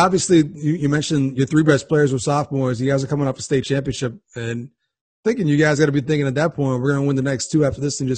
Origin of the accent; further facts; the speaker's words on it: Fort Kent, Maine, United States; I'm from Fort Kent, so it's like 30 miles away.